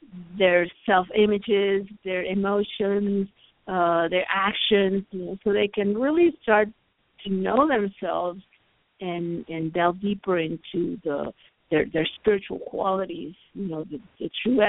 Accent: Mexico; Well, I'm originally from Mexico

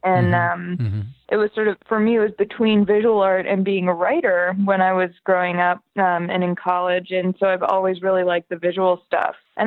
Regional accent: Boston, Massachusetts, United States; I'm from Boston, so I very much love this.

